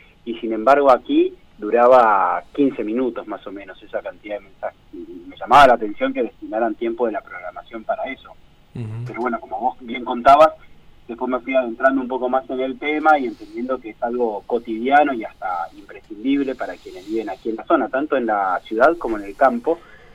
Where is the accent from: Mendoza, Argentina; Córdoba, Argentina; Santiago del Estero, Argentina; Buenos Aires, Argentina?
Buenos Aires, Argentina; now in Chubut, Argentina; Yo no soy oriundo de la zona, provengo de Buenos Aires, allá me formé, trabajé mucho tiempo